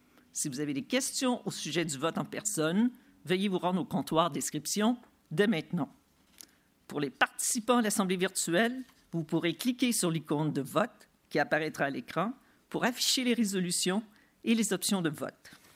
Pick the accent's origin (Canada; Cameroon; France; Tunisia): Canada; Montreal, Quebec; Je suis heureuse en tant que Montréalaise de souhaiter la bienvenue aux participants